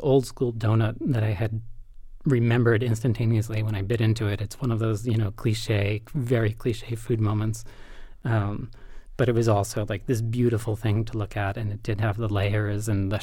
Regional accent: Long Island, New York, United States; Yes. I grew up on Long Island and my father was a probation officer.

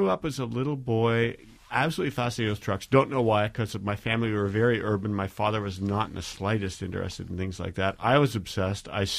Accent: Canada; I think I am a Canadian writer.

